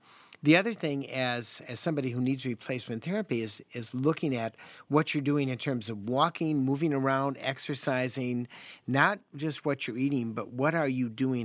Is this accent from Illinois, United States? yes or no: yes; Chicago, Illinois, United States; Now, I am from Chicago, so I start with a deficit, being from the Windy City.